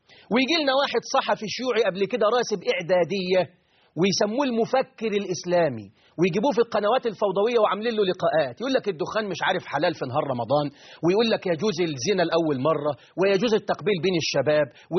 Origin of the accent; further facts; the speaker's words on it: Egypt; عندنا في مصر بيقولوا اللي يرفس النعمة تزول عنه تروح منه.